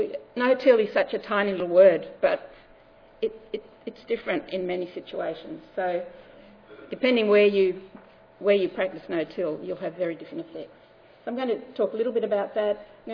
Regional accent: Western Australia, Australia; So I come from Australia, in the western part of Australia, and no-till is everything.

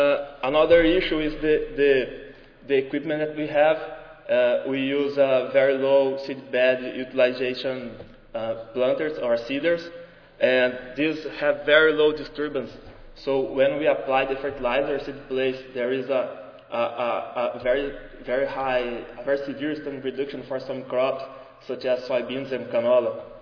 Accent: Brazil; but I'm from Brazil

